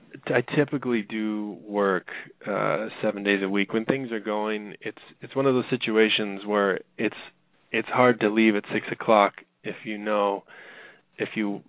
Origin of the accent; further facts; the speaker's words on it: Toronto, Ontario, Canada; moved away as an adult; now in Los Angeles, United States; in Los Angeles in Toluca Lake. And I've been here 10 years. I moved down to Los Angeles from my hometown of Toronto in 2001.